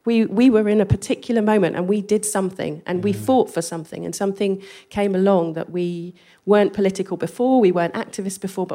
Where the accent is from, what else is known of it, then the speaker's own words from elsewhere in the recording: England, United Kingdom; accent: English; I go in there with my English accent, and it's a context that I don't understand.